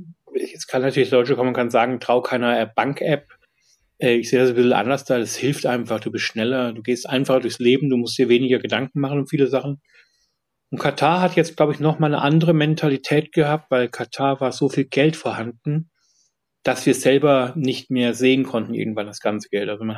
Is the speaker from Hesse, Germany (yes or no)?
yes; Fulda, Hesse, Germany; also born or lived in Munich; now in London, United Kingdom; Was ich in Fulda, wo ich herkomme, beziehungsweise auch in München immer erlebt habe